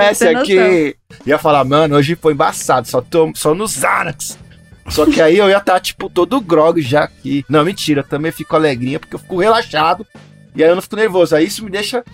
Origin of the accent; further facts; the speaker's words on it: São Paulo, Brazil; como um bom paulistano com esse calor de quase 30 graus